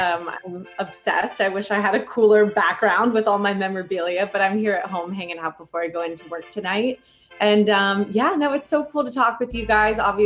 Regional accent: Phoenix, Arizona, United States; Just being a little girl growing up in Phoenix, Arizona. I'm one of five kids

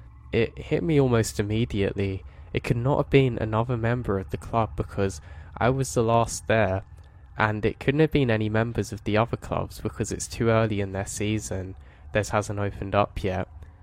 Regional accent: New York, United States; I grew up in New York and I know what a lighting bug looks like, but these aren't those.

